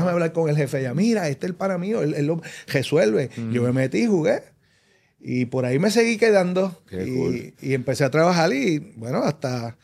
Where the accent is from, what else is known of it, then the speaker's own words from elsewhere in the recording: Vega Alta, Puerto Rico; Yo soy de Vega Alta.